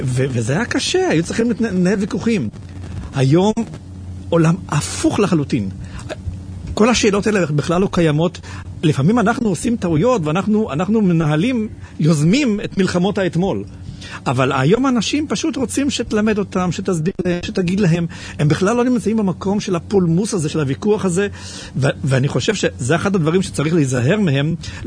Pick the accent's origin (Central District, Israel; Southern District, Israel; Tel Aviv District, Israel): Central District, Israel; Kfar Chabad; כשהייתי ילד בכפר חב"ד, ילד נער